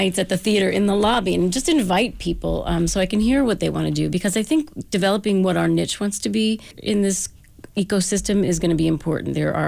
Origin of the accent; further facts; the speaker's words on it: New Jersey, United States; moved away; I wanted to come back east where my roots are. I grew up in New Jersey